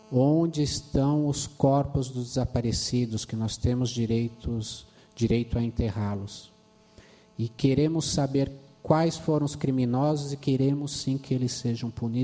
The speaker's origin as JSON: {"language": "Portuguese", "region": "Minas Gerais", "country": "Brazil", "said": "como bons mineiros"}